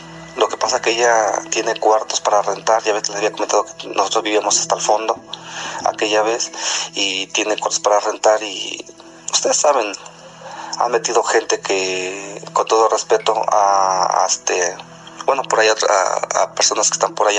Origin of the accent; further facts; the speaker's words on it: Veracruz, Mexico; now in Puebla, Mexico; De hecho, yo soy del estado de Veracruz. Y por cuestiones de trabajo nos fuimos para allá hace como casi 10 años.